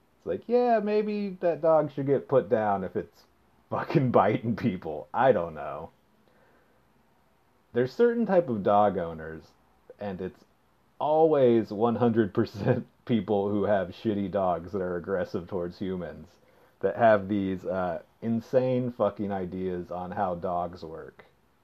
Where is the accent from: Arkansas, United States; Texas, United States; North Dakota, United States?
Texas, United States; Austin; now in Los Angeles, United States; I'm from Austin, Texas, where dogs are very socialized.